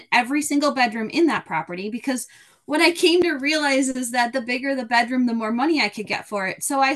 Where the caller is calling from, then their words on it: Twin Cities, Minnesota, United States; I am coming from Twin Cities, Minnesota.